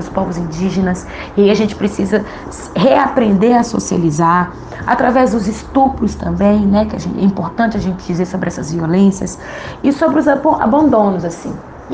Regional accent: Contagem, Minas Gerais, Brazil; eu sou filha das Águas Doces, filha do Ferro também, sou cria da Quebrada do Ressaca, região metropolitana de Belo Horizonte, na cidade de Contagem, bem na divisa ali com BH

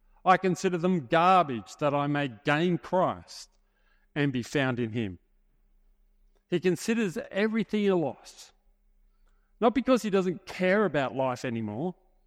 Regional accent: Sydney, New South Wales, Australia; born there; I was born in the Hills District of Sydney, which is a great place to be born into because it's not snobbery, but it's respectable and down to earth.

